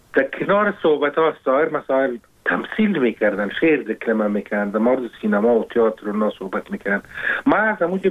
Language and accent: Persian; Kabul, Afghanistan; born or raised there